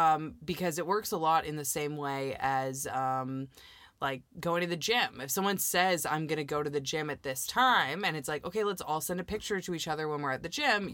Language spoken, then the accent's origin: English; Canada; He doesn't even know I'm from Canada.